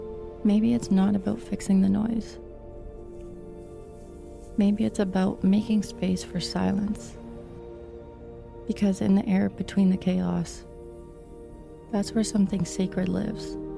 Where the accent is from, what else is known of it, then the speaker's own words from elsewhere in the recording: Toronto, Ontario, Canada; I grew up in Toronto, the youngest of four.